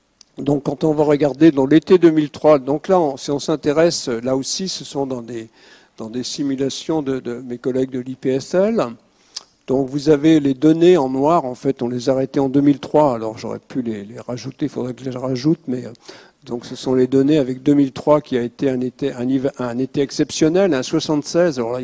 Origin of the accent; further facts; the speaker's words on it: Brittany, France; si on prend la Bretagne, moi je suis breton